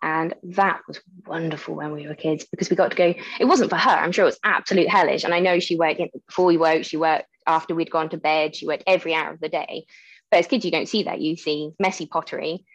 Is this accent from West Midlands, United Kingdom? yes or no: no; Cranmore, South West England, United Kingdom; I was born at home in Cranmore, so I count myself as Somerset born and bred